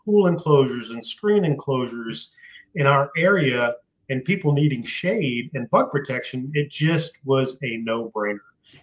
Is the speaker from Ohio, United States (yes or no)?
no; Louisiana, United States; So I'm originally from Louisiana.